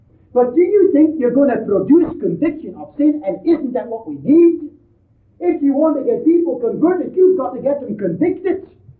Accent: United States; I'm not just a European. I come from America.

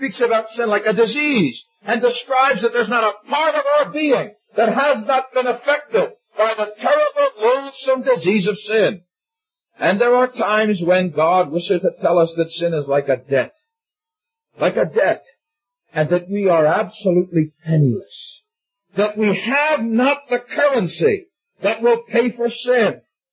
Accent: United States; As an American, I could never forget exactly where I was when I heard that President Kennedy was dead.

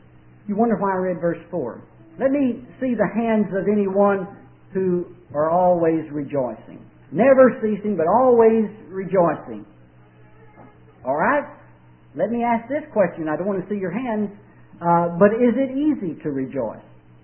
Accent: Waco, Texas, United States; I came from the part where they were rough. If you said, hey, I'm from East Waco, nobody really wanted to have anything to do with you.

